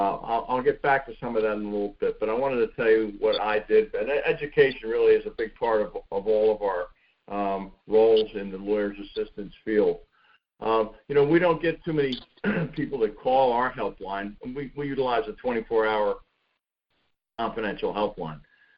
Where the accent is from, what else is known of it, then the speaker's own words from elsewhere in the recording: Pennsylvania, United States; As I mentioned, I'm from Pennsylvania